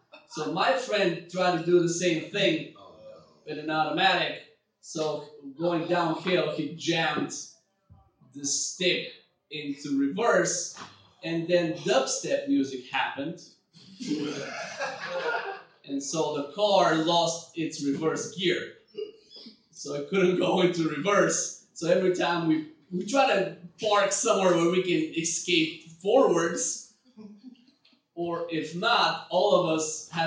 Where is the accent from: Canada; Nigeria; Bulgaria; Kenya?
Bulgaria; English is a second language; now in United States; I had just moved to the country. I came to America. I'm from Bulgaria. I'm not going to explain what that is. Google it. I moved from Bulgaria to America in 2006. So I just spent 10 years in the States.